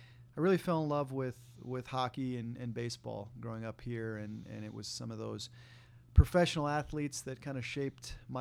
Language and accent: English; Lakeville, Minnesota, United States; Yeah, you know, homegrown right here in the state of Minnesota, and it was, you know, a great place to grow up.